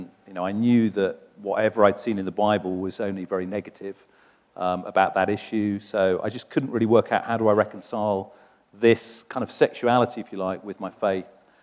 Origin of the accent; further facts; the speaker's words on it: Oxford, South East England, United Kingdom; moved away as an adult; So I was born in Oxford and lived there for the first 18 years of my life. Was born into a church-going family